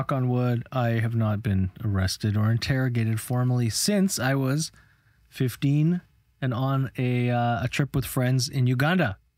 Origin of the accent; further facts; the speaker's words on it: Canada; okay, guys, we're all students from Canada, right?